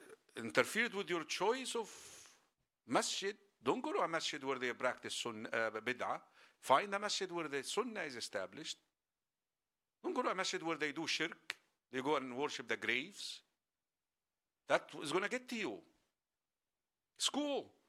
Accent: Egypt; I come from Egypt. I just flown from Egypt.

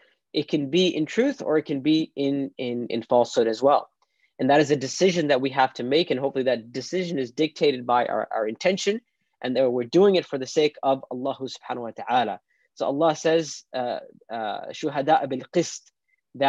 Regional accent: United States; being an American, living in America, especially post-2016

